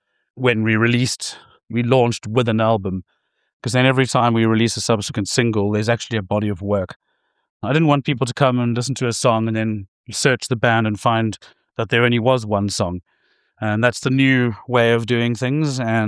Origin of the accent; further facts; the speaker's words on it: Hout Bay, Western Cape, South Africa; my time growing up in Hout Bay, actually. And yeah, when we were sort of 15, 16, it's one of those very small towns